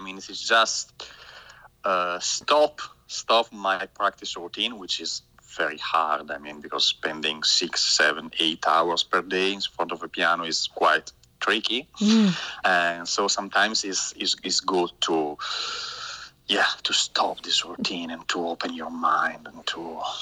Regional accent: Brescia, Lombardy, Italy; I grew up in Brescia, which is a big city, really in between Milan and Venice, so in the north of Italy.

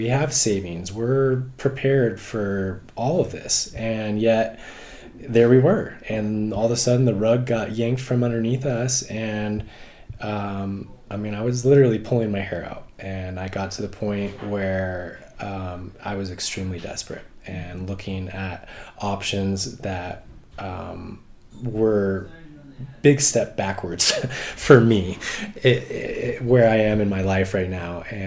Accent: Squaw Valley, California, United States; enough to be born and raised Tahoe kid. Started back in 1980. I was born in Squaw Valley

